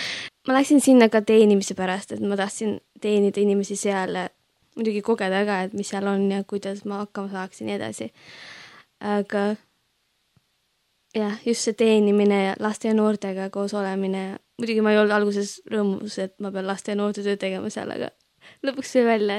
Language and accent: Estonian; Rakvere, Lääne-Viru County, Estonia; moved away as an adult; now in England, United Kingdom; ma olen tegelikult Rakverest. Hetkel elan Inglismaal